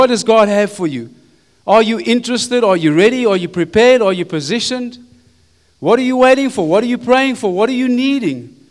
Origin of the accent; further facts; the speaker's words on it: Potchefstroom, North West, South Africa; ek is Afrikaner. I grew up in Potchefstroom, but I went to English school, okay? And I speak French. Parlez-vous français? We can speak that as well, and a bit of Fanagalo, okay?